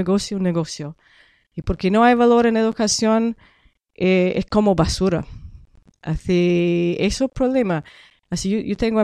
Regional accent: New York, United States; Spanish is a second language; now in Valparaíso, Chile; Yo soy de estado de Nueva York, en Estados Unidos, y yo nací en el norte, cerca de Canadá, en los campos. Yo soy de los campos

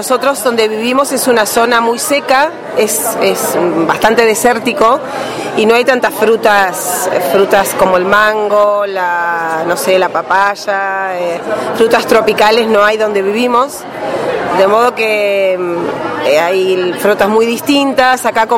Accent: Chubut, Argentina; Nosotros venimos de la provincia del Chubut, en Argentina, es al sur de Argentina, en la Patagonia.

